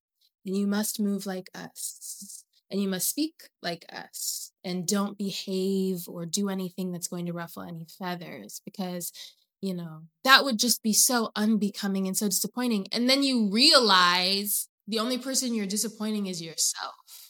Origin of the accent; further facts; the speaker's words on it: Oregon, United States; And two, I grew up in Oregon, which is a place that, unless you grew up Black in Oregon, I don't think a lot of people know what that's like.